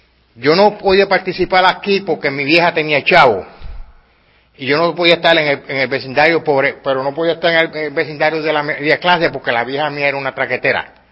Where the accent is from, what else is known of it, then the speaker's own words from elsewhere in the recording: San Juan, Puerto Rico; Yo nací en Puerto Rico, yo nací en San Juan, me crié en Villa Palmera, Lloren Torres, Shanghai, La Playita, Vitumul, San José, lo bueno, donde era todo lo bueno.